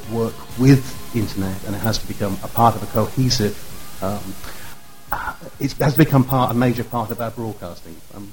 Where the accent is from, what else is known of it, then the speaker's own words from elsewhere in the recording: England, United Kingdom; I am an English journalist. I work for a radio station.